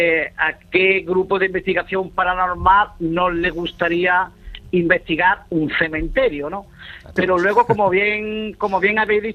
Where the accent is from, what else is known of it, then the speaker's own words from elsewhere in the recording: Jaén, Andalusia, Spain; porque somos de Jaén.